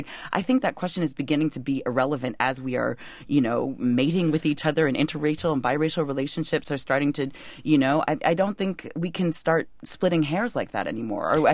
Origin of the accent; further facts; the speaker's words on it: United States; Well, I'm Ghanaian American, and I spent a lot of time with my family over in the UK.